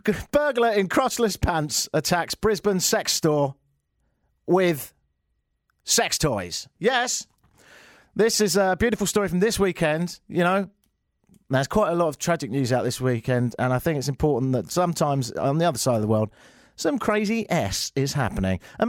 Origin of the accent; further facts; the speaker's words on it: Brighton, South East England, United Kingdom; I'm from Brighton, which is a small town south of London. If you go to, well, it's sort of dubbed Little London on the Sea. It's a beautiful little town